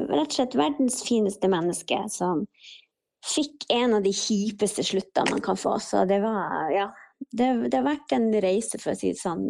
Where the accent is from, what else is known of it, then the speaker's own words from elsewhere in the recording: Indre Billefjord, Finnmark, Norway; jeg kommer ifra Indre Billefjord